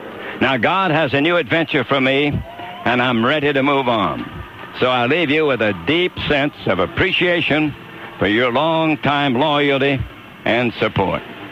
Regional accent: Michigan, United States; I'll still be with you, living my life in Michigan, my home state, surrounded by family and friends.

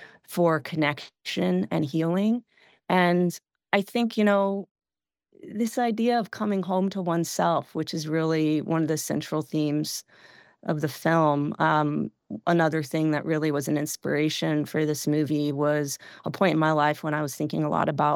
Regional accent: East Coast, United States; I'm originally from the East Coast, so both of them are set out there, one in New Hampshire and one in Vermont

